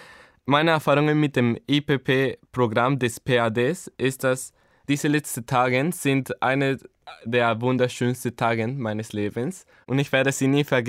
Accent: Guatemala; German is a second language; ich komme aus Guatemala. Ich war in dem Jahr 2002 geboren. Es ist das erste Mal, dass ich in Deutschland bin und ich lerne Deutsch

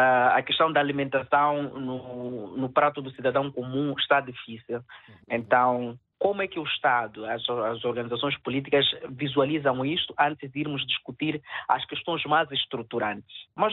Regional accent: Mozambique; Dá a sensação de que estamos a ser burlados enquanto moçambicanos.

